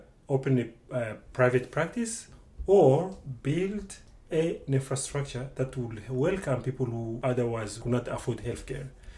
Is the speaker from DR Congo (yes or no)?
yes; Idjwi, South Kivu, DR Congo; English is a second language; I am from Idjwi, an island, a big island in the middle of a big lake between Rwanda and Congo.